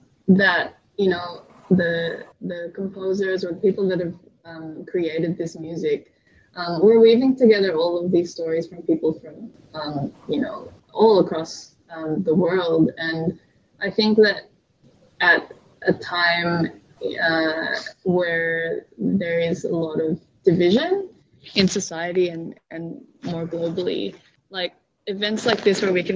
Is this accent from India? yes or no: no; Philippines; I definitely don't feel like being Filipino gives us necessarily an advantage vocally.